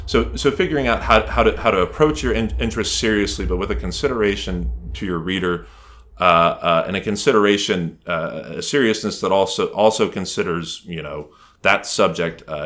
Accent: Dallas, Texas, United States; also born or lived in Manhattan / Brooklyn; now in Queens, United States; So, born and raised in Dallas, and as a child of Dallas, I really am a child of the suburbs. Living in Manhattan was just too cramped, too noisy for me. So I moved, first to Brooklyn, but then to Queens, Astoria, Queens

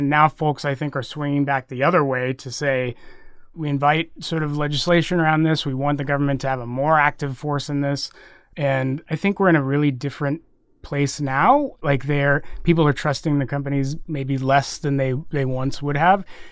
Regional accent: Texas, United States; now in San Francisco, United States; Like, my folks, I grew up in Texas, so, mm-hmm. like, my folks live there.

